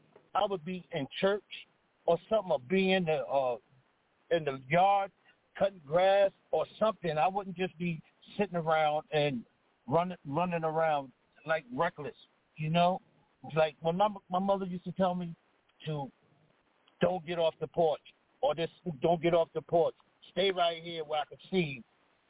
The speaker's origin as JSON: {"language": "English", "region": "New York", "country": "United States", "lives_now": "Baltimore, United States", "said": "so I'm actually from New York. My move, I moved down here, I moved here to Baltimore in 1998."}